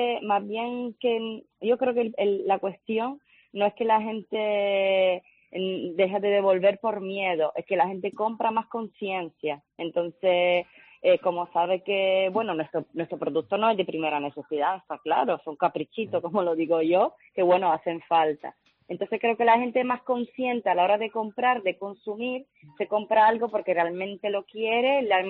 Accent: Italy; Spanish is a second language; Yo soy italiana y ese dicho se dice en italiano aún mejor

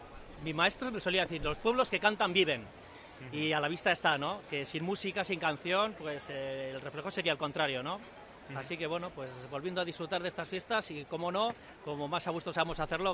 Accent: Elizondo, Navarre, Spain; yo soy de Elizondo, soy de la montaña, y allí precisamente pues las jotas brillan por su ausencia

